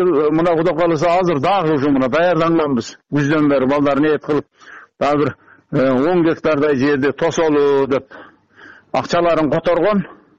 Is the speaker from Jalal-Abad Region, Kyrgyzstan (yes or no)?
yes; Karagylja, Jalal-Abad Region, Kyrgyzstan; Өзүм туулуп өскөн жакка, Карагылжага, өзү Жалал Абадта турам да.